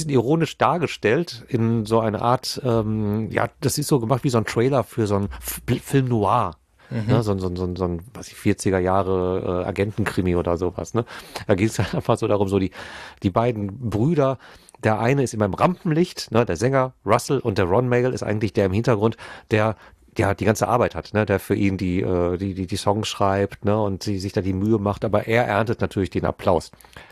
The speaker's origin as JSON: {"language": "German", "region": "North Rhine-Westphalia", "country": "Germany", "said": "wir kommen aus dem Pott"}